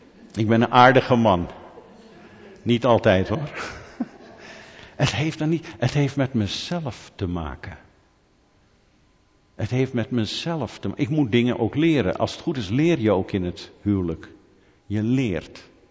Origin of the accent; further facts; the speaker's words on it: Netherlands; Ik ben een Nederlander en ik heb enigszins Fries bloed via mijn opa.